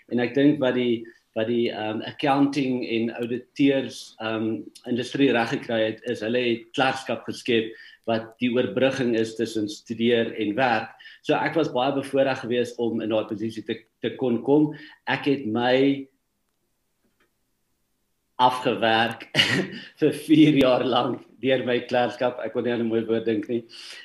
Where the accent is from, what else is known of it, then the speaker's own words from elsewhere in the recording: Harrismith, Free State, South Africa; Ja, so ek het groot geword op Harry Smith in die Vrystaat.